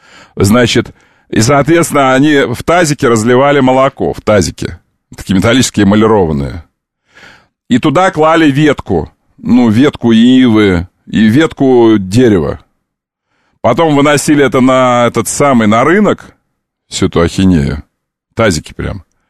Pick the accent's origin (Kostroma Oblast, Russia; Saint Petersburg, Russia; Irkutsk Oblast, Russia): Irkutsk Oblast, Russia; Taiturka; Сам-то я из Тайтурки, как вы хорошо знаете. Ты знаешь, я из Тайтурки.